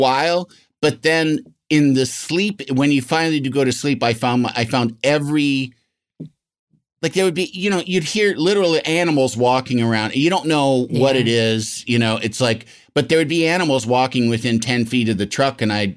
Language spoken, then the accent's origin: English; Illinois, United States; I'm from Illinois, so it's like the exact opposite.